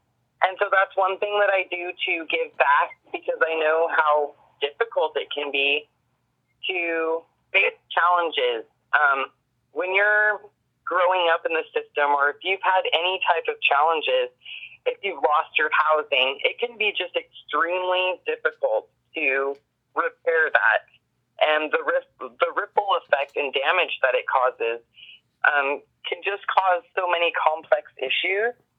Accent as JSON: {"language": "English", "town": "Campbell", "region": "California", "country": "United States", "tie": "born or raised there", "said": "Yeah, so I'm 41. I grew up in the Campbell area, visiting Santa Cruz pretty frequently as a child. It was kind of my area to go to, kind of a retreat. I grew up kind of in the group home and foster care system."}